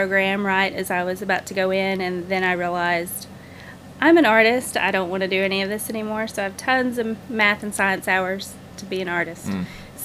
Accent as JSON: {"language": "English", "town": "Searcy", "region": "Arkansas", "country": "United States", "said": "I have done random things in Searcy. I'm from Searcy, and I have always painted."}